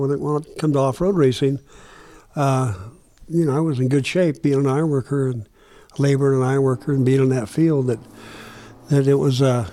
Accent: San Diego, California, United States; also born or lived in Tulsa; Born in Oklahoma, Tulsa, Oklahoma, and then grew up in San Diego.

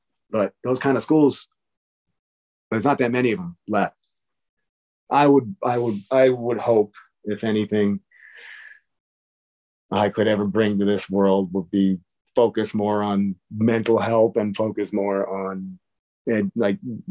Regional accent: New York City, New York, United States; I'm so lucky I grew up in New York City

